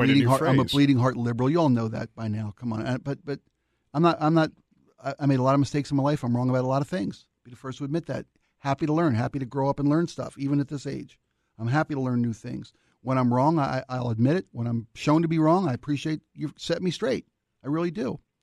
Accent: East Coast, United States; born there; also born or lived in Ocean City, Maryland; I was born on the East Coast, spent quite a few summers of my young adult life, late teenage young adult life in Ocean City, Maryland

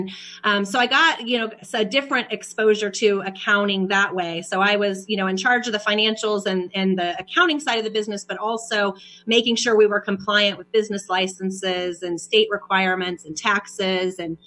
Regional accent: Kansas, United States; also born or lived in Dallas; now in Kansas City, United States; So I'm from Kansas. I'm from a small town in Kansas, but I made my way back to Kansas City via Dallas, via K-State and Dallas, and then back to Kansas City.

